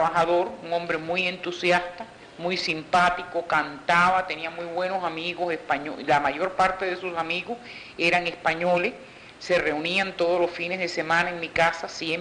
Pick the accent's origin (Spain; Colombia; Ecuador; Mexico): Colombia; Mariquita, Tolima; also born or lived in Pereira; Mi mamá vino a Cuba, tuvo a mi hermana y de 45 días se la llevó para Pereira. Después nacimos 3 hermanas más en Pereira y posteriormente fuimos trasladados a Mariquita